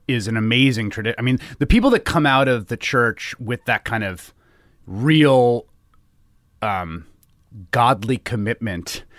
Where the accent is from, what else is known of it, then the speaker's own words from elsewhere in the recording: Bronx, New York, United States; And I grew up in the Bronx in the 80s at a time when my dad was doing community organizing.